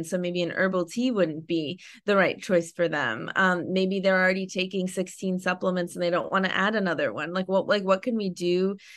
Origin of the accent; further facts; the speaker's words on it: Northeast, United States; now in Los Angeles, United States; I mean, I grew up in the Northeast, like actually very close to Delaware.